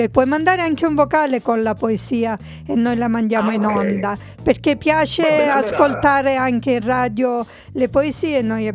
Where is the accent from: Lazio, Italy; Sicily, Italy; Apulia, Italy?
Apulia, Italy; now in Germany; Siamo anche del sud Italia, noi siamo pugliesi.